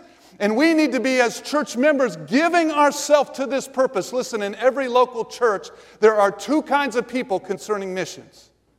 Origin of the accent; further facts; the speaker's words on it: Missouri, United States; I'm from Missouri. In Missouri, if you get a 30% on your test, it's the show me state.